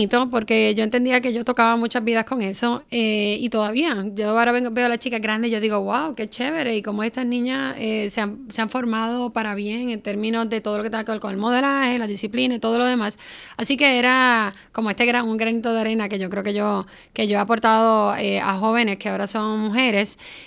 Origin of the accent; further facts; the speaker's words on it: Guayanilla, Puerto Rico; yo me voy a Ponce, yo soy de Guayanilla natural